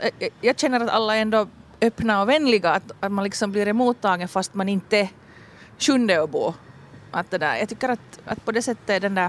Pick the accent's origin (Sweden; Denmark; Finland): Finland; ingen av oss är härifrån hemma. Jag är från Nago och min man är från Idensalmi.